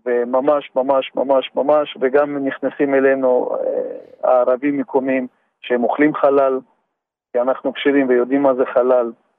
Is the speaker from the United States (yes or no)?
no; Samarkand, Samarqand Region, Uzbekistan; now in Israel; אני הגעתי לישראל לפני 35 שנים מאוזבקיסטן, מסמרקנד, הייתי חי עם מוסלמים.